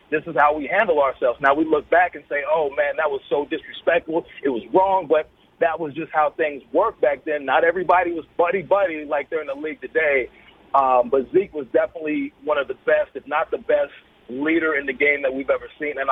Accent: Texas, United States; I grew up outside of Dallas, but I have Chicago ties.

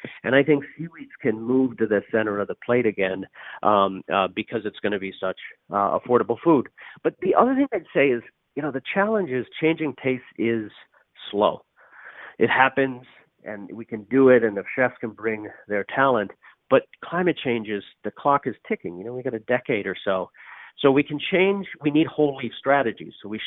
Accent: Newfoundland and Labrador, Canada; I'm from Newfoundland

